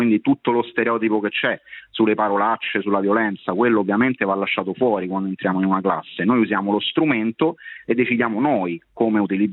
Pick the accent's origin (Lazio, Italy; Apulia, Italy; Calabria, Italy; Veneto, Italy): Lazio, Italy; Rome; Io ho iniziato in quel periodo storico con la scena romana, perché sono di Roma